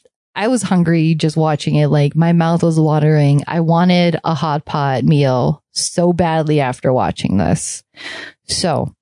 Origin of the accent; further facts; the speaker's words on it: Hawaii, United States; also born or lived in Los Angeles; one of the places that I lived growing up outside of Hawaii was actually LA.